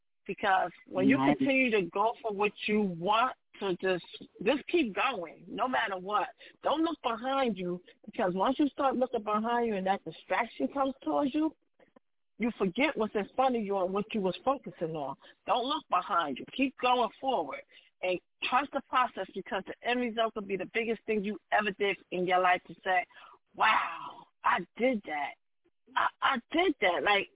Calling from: Delaware, United States; I'm calling from Delaware.

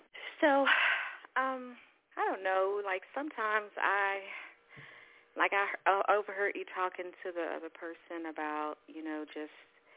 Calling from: Texas, United States; Hi, Kay, Texas.

